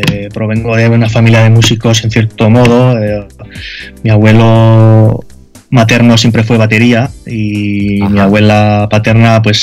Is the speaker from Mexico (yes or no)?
no; Pamplona, Navarre, Spain; Bueno, yo soy navarro, de Pamplona.